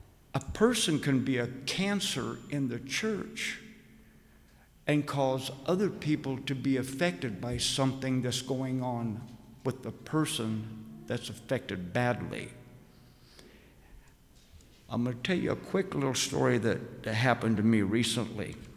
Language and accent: English; Oregon, United States; moved away; Me? I'm from Oregon. What in the world are they doing this here? I'm in the state of New York. I'm not even a native here.